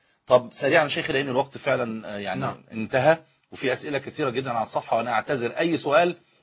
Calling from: Egypt

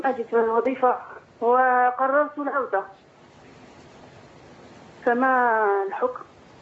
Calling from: Algeria; احنا عندنا في الجزائر البنوك كلها بفائده

